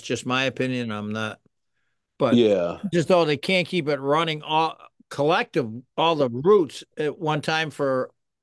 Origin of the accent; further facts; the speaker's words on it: Boston, Massachusetts, United States; but I grew up in the North End and there were kids there